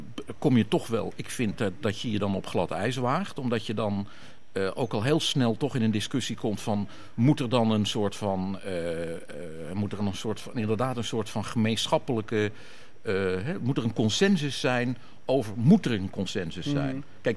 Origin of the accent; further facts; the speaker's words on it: Netherlands; We zitten nu al in de derde generatie, geboren en getogen in Nederland.